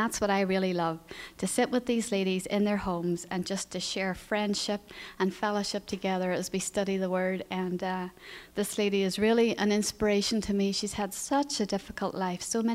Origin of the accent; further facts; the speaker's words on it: Northern Ireland, United Kingdom; And as Pastor Ron mentioned, I grew up in Northern Ireland.